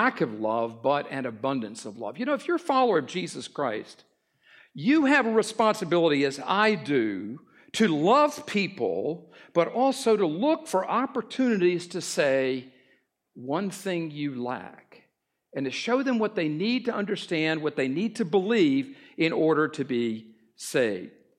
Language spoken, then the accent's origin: English; North Carolina, United States; I grew up in North Carolina, and when we take a vacation, I remember going through the mountains